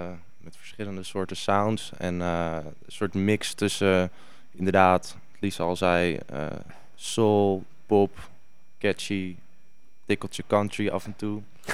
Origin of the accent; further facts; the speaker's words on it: Alkmaar, North Holland, Netherlands; now in Haarlem, Netherlands; Ja, ik kom oorspronkelijk eigenlijk uit Alkmaar.